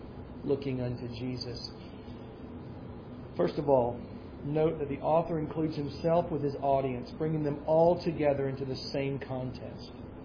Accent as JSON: {"language": "English", "region": "Tennessee", "country": "United States", "said": "I'm from Tennessee, you know."}